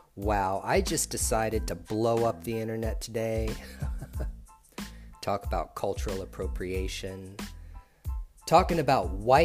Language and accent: English; United States; I was born and raised in America, so the only perspective that I can speak from is from an American perspective. Now, I'm Puerto Rican on my mother's side of the family.